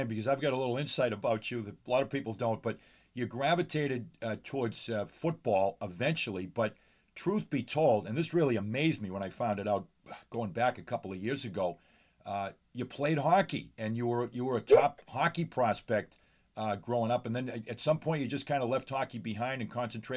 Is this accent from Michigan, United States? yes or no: no; Stoneham, Massachusetts, United States; your family has roots here in my hometown in Stoneham